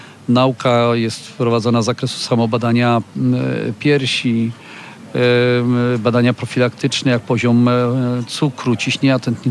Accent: Pomeranian Voivodeship, Poland; Więc z moich rodzinnych stron, z Nordy, z kaszubskiej Nordy.

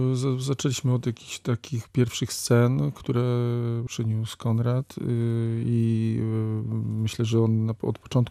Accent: Gdańsk, Pomeranian Voivodeship, Poland; jestem gdańszczaninem, co prawda moi rodzice sprowadzili się tam tutaj chyba w latach 70., więc no, to nie był ten czas powojenny, ale no przyjaciele z liceum byli tu stąd

